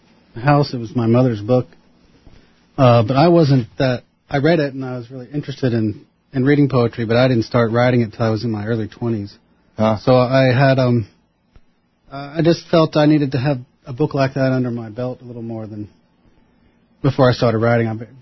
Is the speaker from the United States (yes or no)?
yes; Texas, United States; also born or lived in Massachusetts / Vermont / Washington D.C. / San Francisco; now in Oregon, United States; Yeah, I moved here to Oregon 10 years ago. I'm from Texas. I grew up in the South, but I've lived in a lot of places.